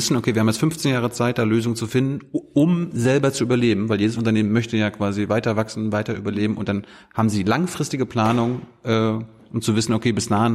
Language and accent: German; Mecklenburg-Vorpommern, Germany; Ich komme aus MacPom